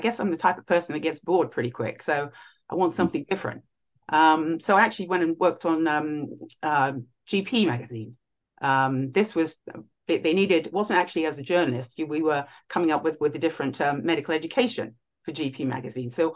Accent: United Kingdom; after university, I'm originally British.

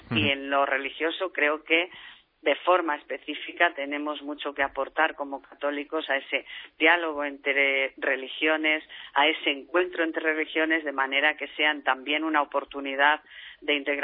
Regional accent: Spain; a ellos, a nosotros, como españoles, a cualquier otra nacionalidad, ¿no?

